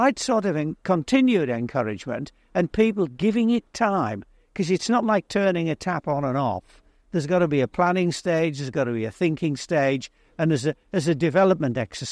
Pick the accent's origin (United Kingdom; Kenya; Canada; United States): United Kingdom; North West England; I don't know Blackpool very well because I'm from Cumberland, but we've also lived abroad.